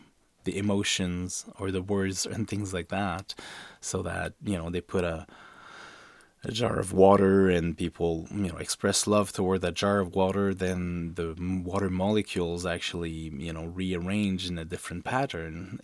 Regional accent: Canada; but as a Canadian, I feel quite close to the political system.

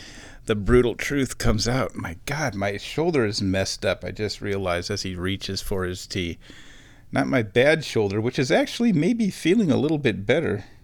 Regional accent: Nebraska, United States; I'm from Nebraska. You do not have to go very far in Nebraska to find some cowboys.

